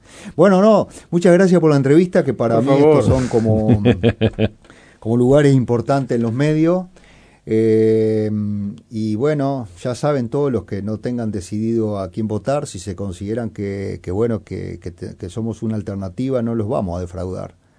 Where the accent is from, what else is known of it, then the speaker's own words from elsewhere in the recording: Paysandú, Uruguay; yo vengo también de repente del interior, de Paysandú, tengo mi manera de hablar.